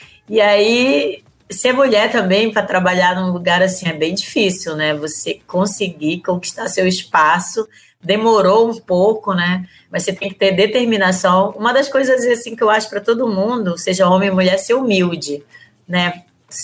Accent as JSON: {"language": "Portuguese", "region": "Pará", "country": "Brazil", "said": "No começo eu vim lá do interior do Pará, né"}